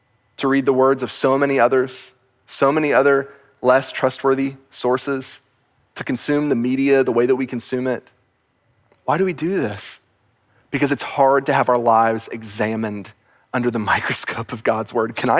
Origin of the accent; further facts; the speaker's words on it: Texas, United States; I grew up in Texas.